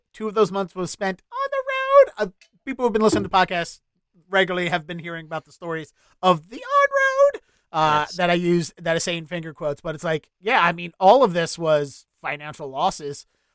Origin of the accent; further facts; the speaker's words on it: Dundalk, Maryland, United States; also born or lived in Baltimore; I'm from Baltimore. But the reason I live in Dundalk and the reason my neighborhood exists is because the next town over was Bethlehem Steel.